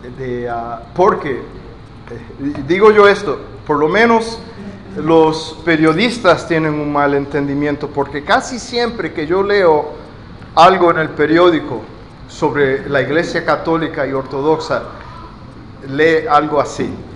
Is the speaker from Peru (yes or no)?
no; La Vega, Cibao, Dominican Republic; also born or lived in Puerto Rico / Mexico; Yo nací en la República Dominicana, yo soy de La Vega, soy cibaeño, y viví en Puerto Rico y viví en México.